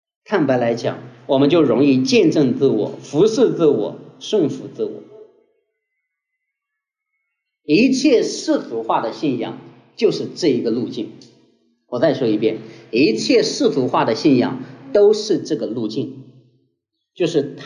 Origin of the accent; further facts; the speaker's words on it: Shandong, China; 今天我们中国人、山东人每次讲到圣洁的时候